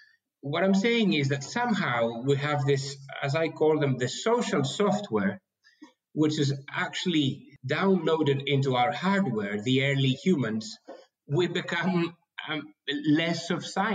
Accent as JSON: {"language": "English", "country": "Greece", "second_language": "English", "lives_now": "United Kingdom", "said": "In fact, I'm from Greece, but I did a lot of my studies in the UK in the 90s."}